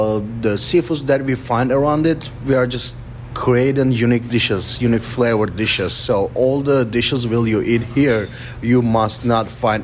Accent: Turkey; Also, I'm from Turkey, which our primary protein is lamb.

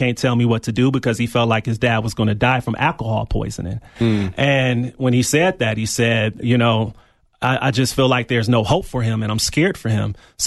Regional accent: Milwaukee, Wisconsin, United States; now in Tucson, United States; Well, before I came here to Tucson, I'm from Milwaukee, Wisconsin.

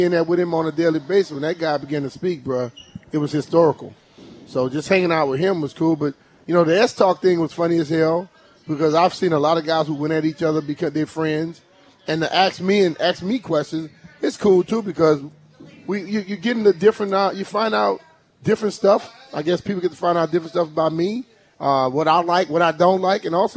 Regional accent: Louisiana, United States; I mean, I came from Louisiana, and I didn't wear sleeves.

